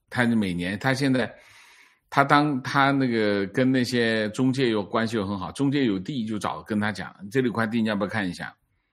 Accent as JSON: {"language": "Chinese", "region": "Fujian", "country": "China", "said": "我也是福建人，和王先生同学一样"}